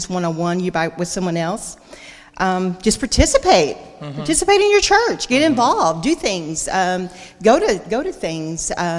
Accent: Texas, United States; I'm actually from Texas, from the Denton Church, the Village Church in Denton.

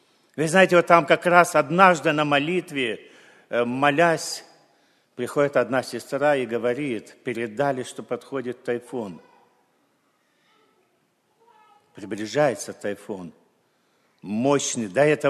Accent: Vostochny, Primorsky Krai, Russia; now in Siberia, Russia; Потому что я сам выходец из Приморья. Приморский край такой, из-под Находки. Был такой порт Восточный, он и есть. Прекрасный поселок. И вот я там жил

